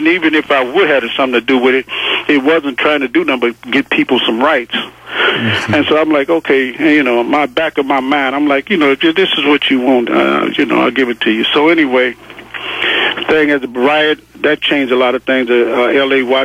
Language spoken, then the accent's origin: English; Detroit, Michigan, United States; As a youngster, I grew up in Detroit, and you know, Detroit is a racist city, and you know, we lived across. When we finally did move off the east side and move to the west side